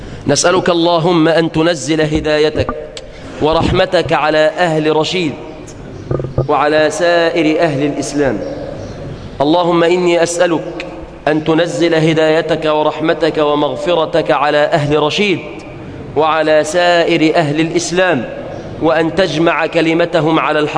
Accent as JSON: {"language": "Arabic", "country": "Egypt", "said": "بلادنا مصر"}